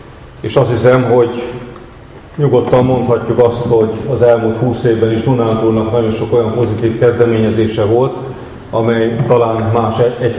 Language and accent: Hungarian; Transdanubia, Hungary; mert dunántúli vagyok, mert református vagyok